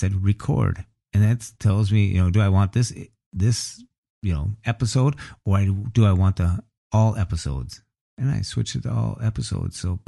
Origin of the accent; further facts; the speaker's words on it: Minnesota, United States; He's a fellow Minnesotan from Minnesota, Grand Rapids, Minnesota at that.